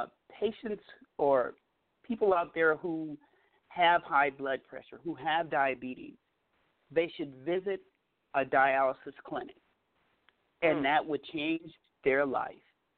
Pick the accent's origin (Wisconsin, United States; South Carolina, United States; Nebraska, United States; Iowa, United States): South Carolina, United States; Charleston; I'm from Charleston, South Carolina. I'm going to head back to Charleston to live.